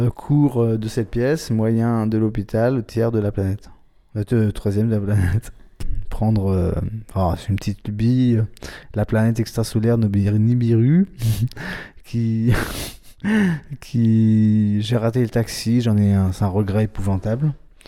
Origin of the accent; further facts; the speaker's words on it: Paris, Île-de-France, France; Je suis parisien et enfin Montreuil à l'est.